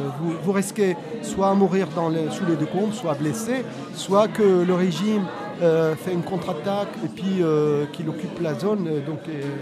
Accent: Damascus, Damascus Governorate, Syria; Je suis originaire de Damas.

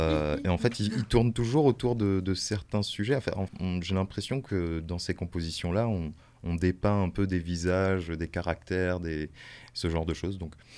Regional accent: Réunion, France; moved away; dès que je suis arrivé en métropole, parce que je viens de La Réunion

